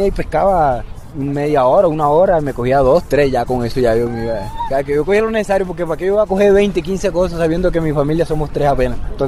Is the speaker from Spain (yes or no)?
no; Cartagena, Bolívar, Colombia; Yo soy de Cartagena.